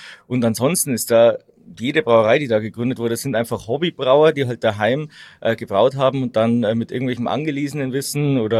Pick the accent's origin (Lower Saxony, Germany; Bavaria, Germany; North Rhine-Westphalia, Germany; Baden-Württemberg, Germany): Bavaria, Germany; Ingolstadt; now in Munich, Germany; dann komme ich mal ein bisschen aus Ingolstadt raus, dann brauche ich mir nicht anhören, dass ich ja immer bloß in dem behutsamen Ingolstadt war.